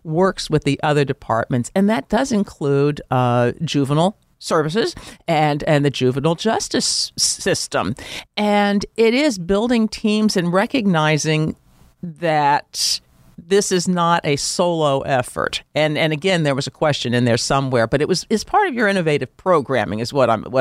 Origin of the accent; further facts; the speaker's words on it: Germantown, United States; I'm a Germantown girl.